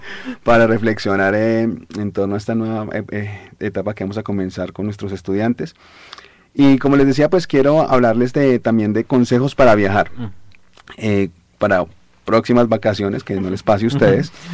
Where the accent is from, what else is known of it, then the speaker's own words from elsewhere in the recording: Colombia; mi tierra es mi tierra, Colombia es Colombia y no la cambiaría por nada.